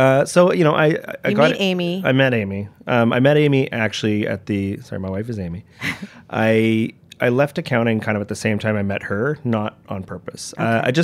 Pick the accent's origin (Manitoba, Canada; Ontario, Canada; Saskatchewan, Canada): Ontario, Canada; Toronto; born there; I was born in Toronto and, great upbringing